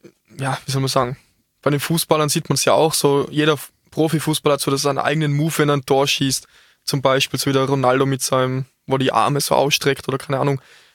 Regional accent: Austria; Und bei uns in Österreich ist es noch ein bisschen schwach mit Stildart.

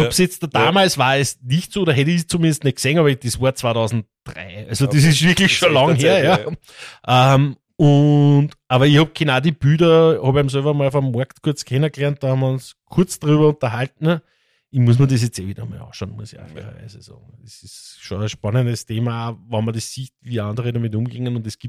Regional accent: Lower Austria, Austria; weil bei uns im Mostviertel ist es ja so, es gibt so viele Straßenhanger, so viele Streuobstwiesen

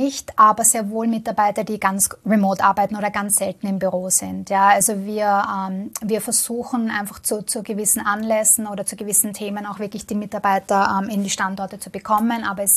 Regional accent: Vienna, Austria; Aber ich komme selber aus Wien, ja, also ich arbeite quasi auch am Land, ja.

